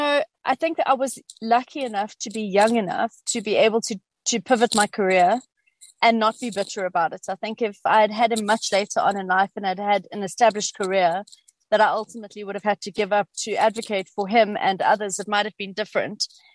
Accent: South Africa; And I also felt that as a South African living in almost a more developed part of Africa than many other countries

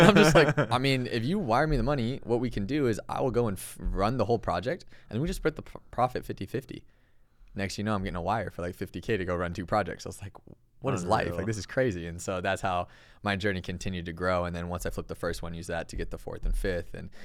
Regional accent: California, United States; now in Los Angeles, United States; we're born and raised in NorCal and live in LA.

